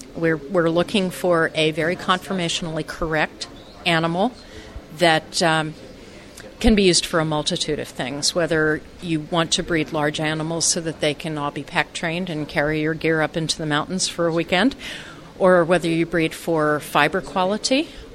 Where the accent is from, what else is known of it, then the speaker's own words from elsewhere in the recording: Elizabeth, Colorado, United States; I'm a member of the Camelid Alliance, and I'm from Elizabeth, Colorado.